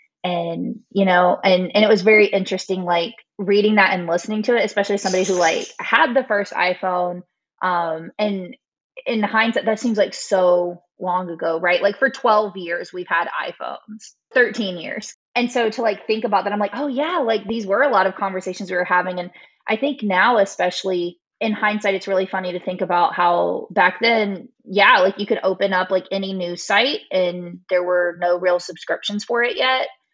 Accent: New England, United States; I should have called them scratchers. I'm from New England.

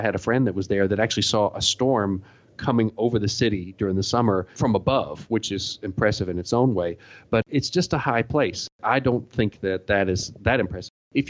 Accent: Atlanta, Georgia, United States; now in Tokyo, Japan; I'm from Atlanta. I grew up in Atlanta, and Tokyo is miserable in the summer.

